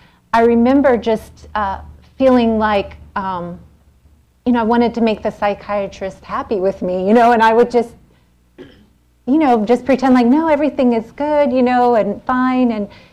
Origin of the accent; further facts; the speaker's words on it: Pennsylvania, United States; I grew up in Pennsylvania. I grew up on a farm in a very rural area.